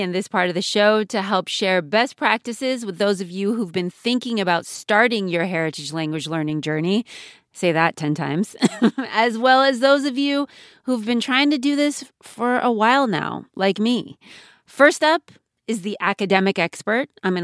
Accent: California, United States; I was born and raised in California.

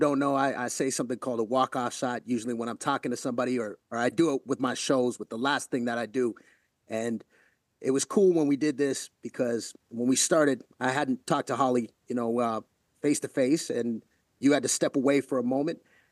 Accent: Toronto, Ontario, Canada; I love Toronto, but it's my hometown.

